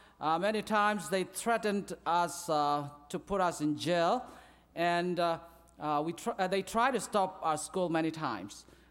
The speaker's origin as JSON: {"language": "English", "country": "Myanmar", "second_language": "English", "said": "I came from Burma. I was born and raised up in a Christian family. I belong to the third generation Christian family."}